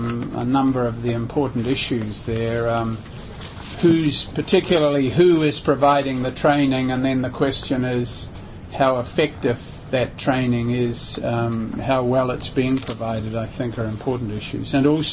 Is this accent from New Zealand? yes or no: yes; New Zealand; I was also happy to note he spent quite a number of years in my home country, New Zealand.